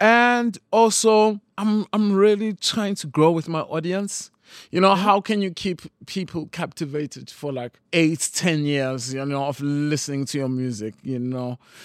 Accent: Tsolo, Eastern Cape, South Africa; I grew up in the Eastern Cape, a small town called Tsolo.

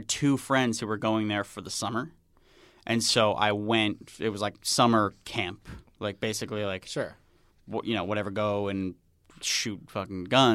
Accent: Long Island, New York, United States; moved away as an adult; now in Los Angeles, United States; No, I'm like from Long Island.

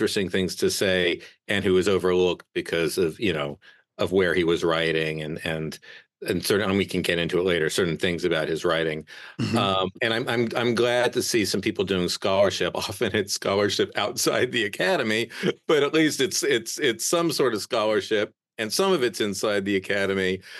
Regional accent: Chapel Hill, North Carolina, United States; this science fiction bookstore in Chapel Hill, where I grew up in North Carolina

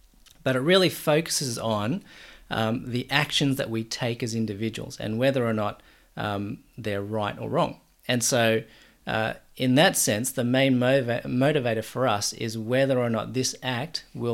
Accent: Australia; And then I grew up in an Aussie context, though, and so very much raised in a Western guilt culture.

